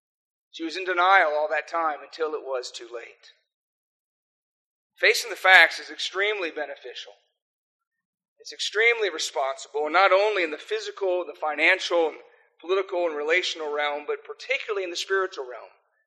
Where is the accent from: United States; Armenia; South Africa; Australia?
South Africa; accent: American; I sound like an American, but I'm actually a South African. I've lived there for 26 years. That is my home.